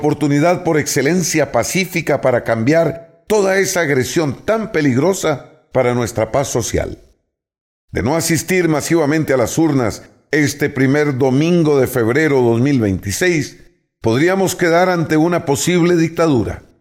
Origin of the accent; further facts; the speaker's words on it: Costa Rica; como costarricenses orgullosos de nuestra historia democrática, el deber nos convoca a votar